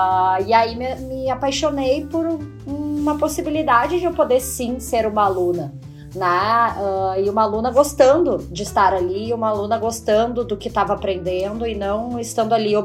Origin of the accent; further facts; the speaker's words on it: Rio Grande do Sul, Brazil; moved away; Acho que já deu para perceber de que da Bahia eu não sou, né? Sou gaúchíssima, mas fazem muitos anos que eu saí do Rio Grande do Sul.